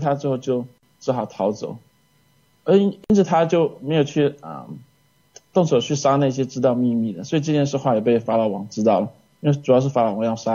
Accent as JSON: {"language": "Chinese", "country": "China", "said": "那我是中国人。"}